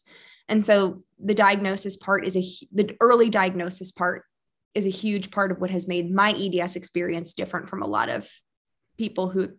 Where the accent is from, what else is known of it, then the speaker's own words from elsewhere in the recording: Pennsylvania, United States; And I grew up outside of Philadelphia.